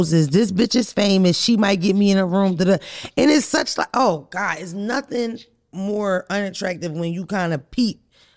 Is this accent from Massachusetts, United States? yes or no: no; Philadelphia, Pennsylvania, United States; I mean, I'm from Philly. Everybody raps. Right. Everybody in Philadelphia rap.